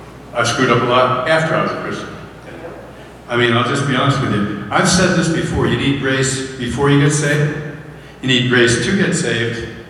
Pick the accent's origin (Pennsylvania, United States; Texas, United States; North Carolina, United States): Pennsylvania, United States; I grew up near Philadelphia, and the slogan was, get even.